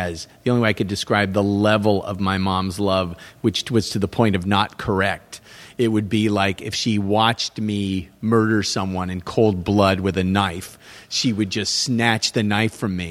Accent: Huntington Beach, California, United States; I grew up in Huntington Beach. Everyone I know surfed. I didn't like going to the beach.

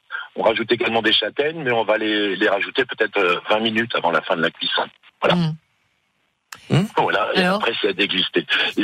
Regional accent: Grand Est, France; Donc en fait, moi je suis alsacien

